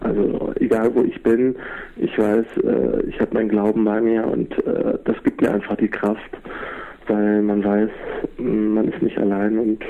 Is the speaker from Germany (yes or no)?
yes; Germany; also born or lived in Lebanon; Ja, also wir sind aus dem Libanon geflüchtet, also meine Mutter, mein Vater, ich war ein Jahr alt, meine Schwester, die war 2 Jahre alt. Da sind wir aus dem Libanon also geflüchtet wegen dem Bürgerkrieg und sind nach Deutschland gekommen, sind hier groß geworden, hier aufgewachsen.